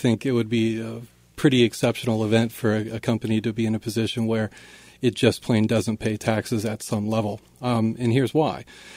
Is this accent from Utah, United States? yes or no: no; Spirit Lake, Iowa, United States; I grew up in Spirit Lake